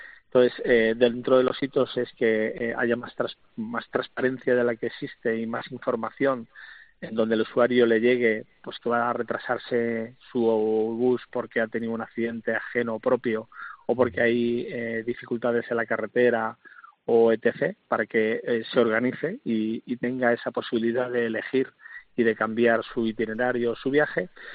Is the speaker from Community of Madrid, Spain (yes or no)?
yes; Arganda del Rey, Community of Madrid, Spain; Cuando yo soy de Arganda del Rey, para venir a estudiar a Madrid cogí en aquel entonces lo que nosotros llamamos el morcillo